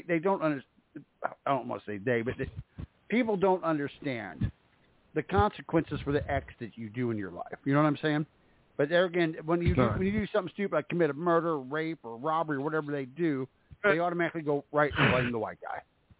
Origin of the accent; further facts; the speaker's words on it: St. Louis, Missouri, United States; Like I said, I grew up around St. Louis. I've seen it.